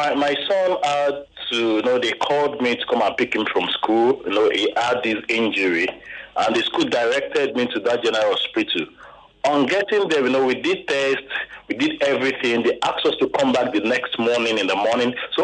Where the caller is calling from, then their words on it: Lagos, Nigeria; I'm calling from Lagos.